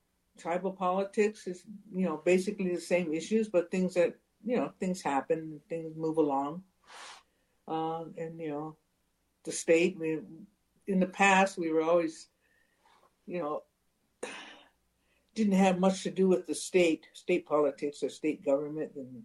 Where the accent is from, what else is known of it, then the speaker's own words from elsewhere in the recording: United States; you know, as Indian people nationwide, you know, it's just politics of this country, the United States.